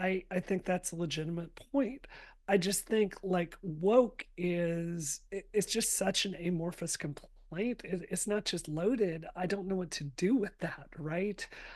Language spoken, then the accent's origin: English; Mississippi, United States; rang true with what I saw growing up in Mississippi